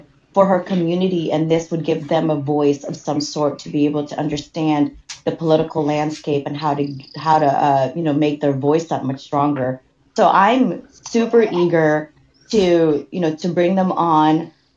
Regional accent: Philippines; moved away; growing up in the Philippines.

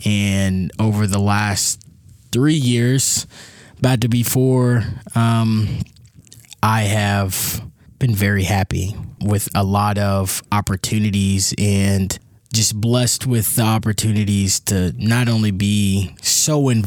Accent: Shepherdsville, Kentucky, United States; also born or lived in Louisville; I was born in Louisville, grew up most of my life in Shepherdsville, so a lot of hunting and stuff like that.

